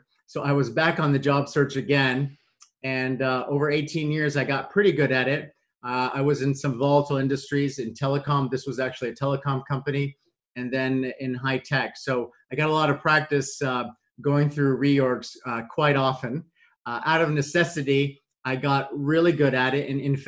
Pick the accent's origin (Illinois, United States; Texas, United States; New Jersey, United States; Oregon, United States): Texas, United States; Dallas; I moved back to my hometown of Dallas